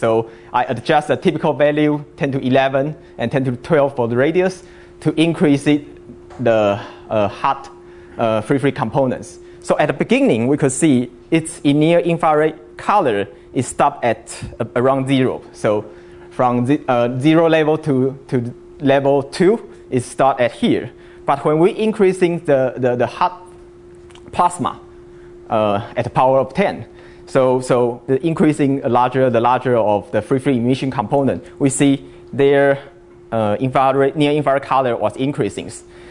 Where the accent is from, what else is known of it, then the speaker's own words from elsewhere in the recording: Taiwan; I'm from Taiwan, National Central University. So it's a long way from there.